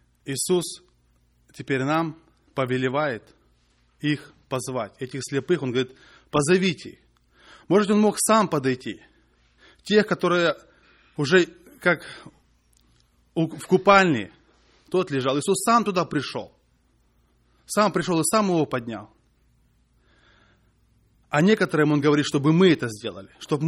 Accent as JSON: {"language": "Russian", "country": "Russia", "tie": "born or raised there", "moved": "yes", "lives_now": "United States", "said": "И я когда так рос, потом приехал в Америку, это я еще в России"}